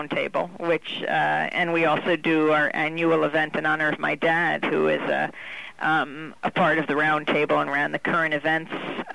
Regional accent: Bay Shore, New York, United States; I come from Bayshore.

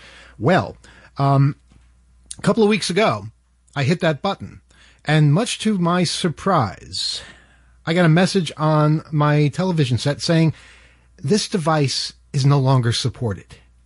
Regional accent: Queens, New York, United States; I grew up in Queens. And in my entire life in Queens, we had the same TV set.

